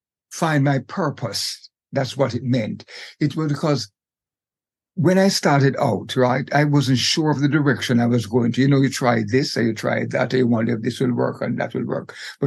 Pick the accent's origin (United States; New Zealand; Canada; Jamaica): Jamaica; moved away; also born or lived in Bahamas; So growing up in Jamaica was very exciting to me.